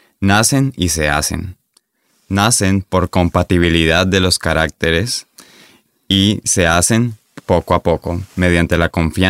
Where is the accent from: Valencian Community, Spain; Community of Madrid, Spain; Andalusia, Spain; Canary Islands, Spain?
Canary Islands, Spain; Tenerife; also born or lived in Girona; Uno es mi amigo de siempre, de mi tierra, de Tenerife